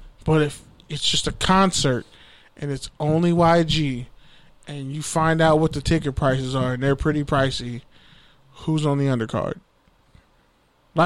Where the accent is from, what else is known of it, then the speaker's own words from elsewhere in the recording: Oakland, California, United States; I'm from Oakland.